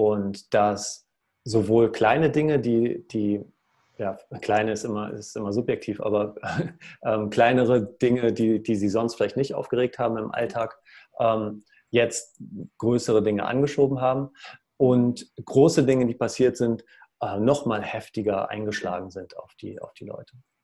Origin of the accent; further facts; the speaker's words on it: Germany; Ich komme aus der Nähe von Hamburg, aus einem kleinen Dorf, aus einer Bäckerfamilie